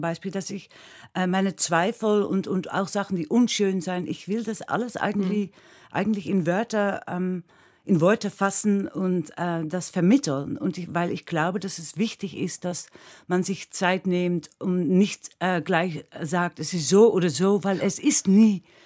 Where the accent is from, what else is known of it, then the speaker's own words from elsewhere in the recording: Netherlands; Ja, aber ich bin Holländer.